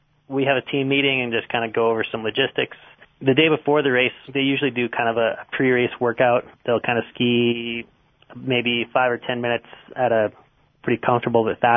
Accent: North Pole, Alaska, United States; also born or lived in Duluth, Minnesota; I'm from North Pole, Alaska, but I lived in Duluth, Minnesota for a few years.

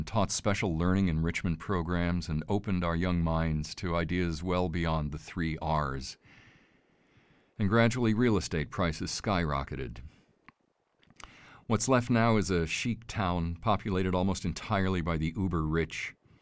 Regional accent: Mill Valley, California, United States; now in State College, United States; I grew up in Mill Valley, California, which is a funky town surrounded by beautiful redwood trees. Now I live in State College with my wife and son.

